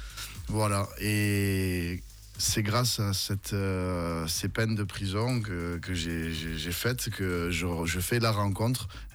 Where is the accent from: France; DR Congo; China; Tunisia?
France; Marseille, Provence-Alpes-Côte d'Azur; je viens des quartiers de Marseille et ça me colle un peu plus à la peau le côté urbain